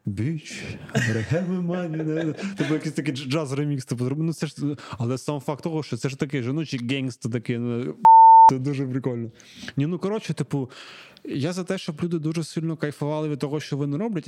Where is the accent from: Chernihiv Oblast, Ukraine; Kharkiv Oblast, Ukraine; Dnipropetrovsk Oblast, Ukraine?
Kharkiv Oblast, Ukraine; Kharkiv; я з Харкова, вибачте, тому я можу таке казати.